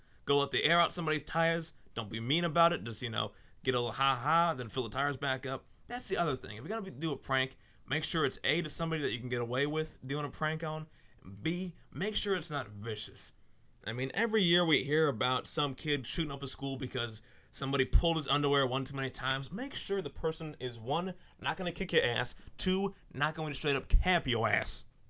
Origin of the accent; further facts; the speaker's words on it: Buffalo, New York, United States; accent: southern redneck twang; I have a little bit of a southern redneck twang, and I'm from Buffalo.